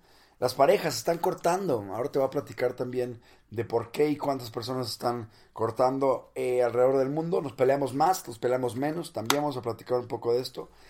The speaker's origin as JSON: {"language": "Spanish", "town": "Monterrey", "region": "Nuevo León", "country": "Mexico", "said": "No soy chilango, soy de Monterrey, del norte de México."}